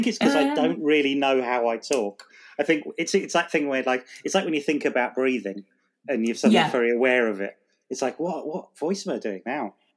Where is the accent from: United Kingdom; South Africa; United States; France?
United Kingdom; Carlisle, North West England; born there; I was born in Carlisle in Cumbria.